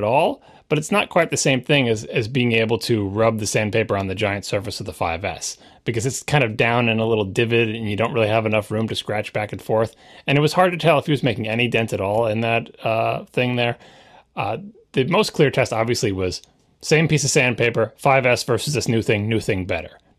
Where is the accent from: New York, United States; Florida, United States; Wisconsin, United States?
New York, United States; Long Island; maybe it's because I'm from Long Island and I just expect to have sand in all my clothing pockets